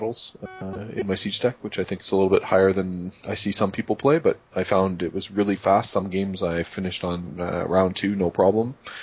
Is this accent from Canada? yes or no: yes; Canada; accent: Canadian; it's not that they dislike my Canadian accent.